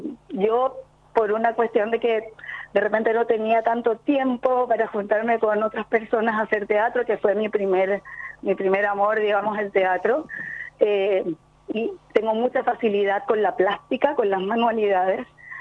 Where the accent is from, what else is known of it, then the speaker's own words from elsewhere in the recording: Areguá, Central, Paraguay; porque yo soy de Areguá también, entonces tenemos mucha conexión con ellos